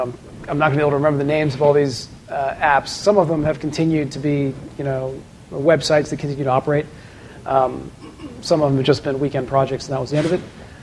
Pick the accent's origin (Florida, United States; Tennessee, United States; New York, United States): Tennessee, United States; Nashville; So I grew up in Nashville, so I feel you.